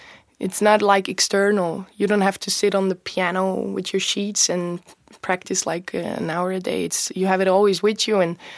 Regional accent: Bern, Switzerland; I was born and raised in Bern, so I'm a Bern City kid.

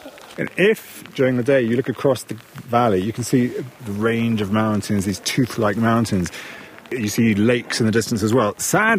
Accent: London, United Kingdom; now in Bern, Switzerland; I mean, I'm actually from London, and London, you can't see stars.

